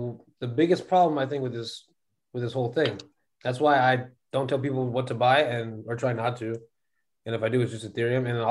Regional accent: United States; This is me being American.

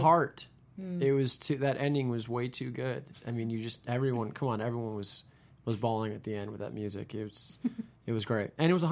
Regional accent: New York, United States; I'm from New York. I have a lot of Jewish friends.

